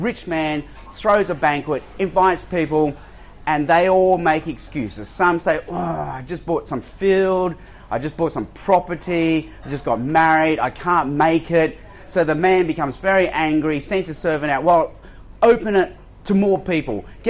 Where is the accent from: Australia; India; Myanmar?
Australia; also born or lived in Hong Kong; This is a picture of my parents and me as a baby in the 1960s. This is when we moved from Hong Kong to Australia.